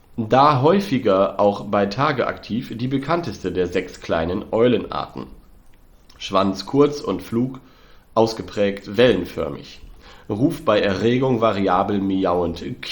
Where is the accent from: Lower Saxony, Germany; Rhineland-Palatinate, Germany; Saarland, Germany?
Lower Saxony, Germany; born there